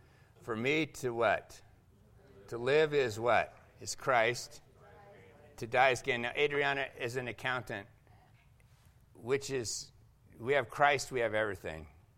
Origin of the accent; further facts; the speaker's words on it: Canada; I won't say anything negative about being a Canadian.